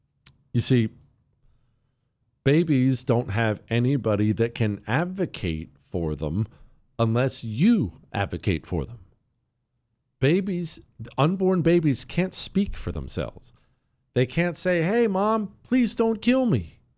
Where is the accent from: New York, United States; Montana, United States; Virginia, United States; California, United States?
Montana, United States; I grew up in Montana. I knew you don't drink out of mountain streams.